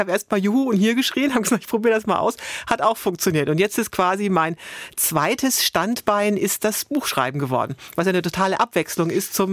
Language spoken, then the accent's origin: German; Forchheim, Bavaria, Germany; born or raised there